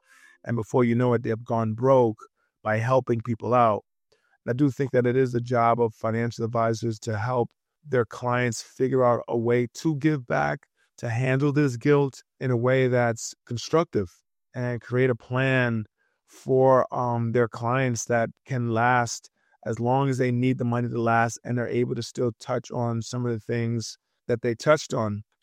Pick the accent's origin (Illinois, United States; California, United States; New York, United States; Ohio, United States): New York, United States; Listen, I'm from New York, so, you know, deep down aside